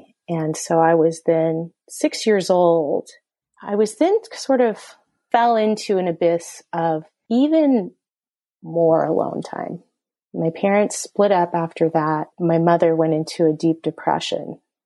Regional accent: Indiana, United States; I grew up in the Midwest in Indiana

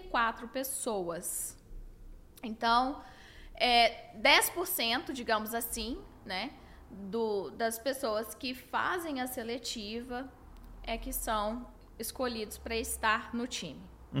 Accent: Sabinópolis, Minas Gerais, Brazil; É, eu vim de Sabinópolis, eu tinha que fazer alguma coisa que fosse de fato em Minas.

